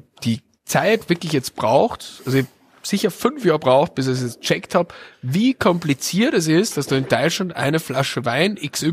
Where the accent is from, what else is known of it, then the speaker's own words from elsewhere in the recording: Goldegg, Salzburg, Austria; Aus Goldegg im Bongau.